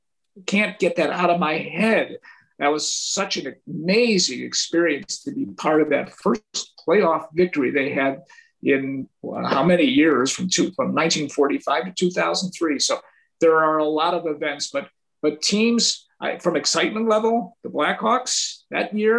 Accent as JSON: {"language": "English", "town": "Chicago", "region": "Illinois", "country": "United States", "tie": "born or raised there", "said": "where I grew up in Albany Park in the city and went to Hilbert Elementary School, and there's this big gravel field"}